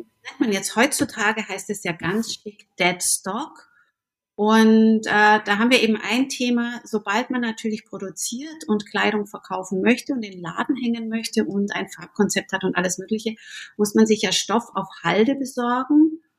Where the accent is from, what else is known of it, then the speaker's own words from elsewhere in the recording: Augsburg, Bavaria, Germany; Ich bin aus Augsburg, einer alten Textilstadt